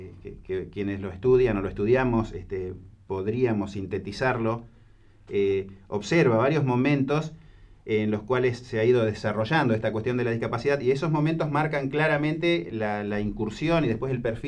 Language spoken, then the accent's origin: Spanish; Viedma, Río Negro, Argentina; Por quienes somos de Viedma y por quienes pasan transitoriamente o eventualmente por Viedma.